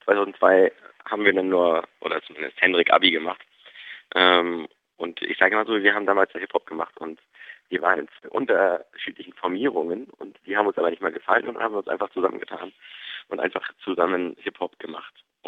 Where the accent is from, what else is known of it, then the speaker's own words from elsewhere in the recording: Graal-Müritz, Mecklenburg-Vorpommern, Germany; wenn oben in Gramüritz, wo ich herkomme, mein Rentnerdasein zu verbringen. Also halt auch direkt an der Ostsee.